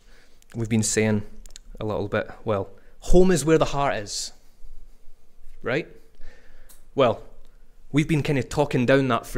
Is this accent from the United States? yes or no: no; Scotland, United Kingdom; As proud as I might be that I'm from Scotland, my home is not Scotland.